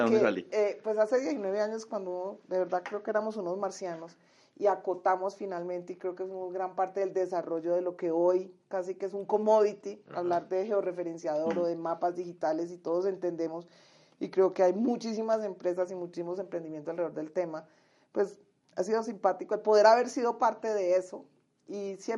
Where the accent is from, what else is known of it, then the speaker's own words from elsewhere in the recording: Cali, Valle del Cauca, Colombia; now in Bogotá, Colombia; Yo soy caleña, a mucho honor.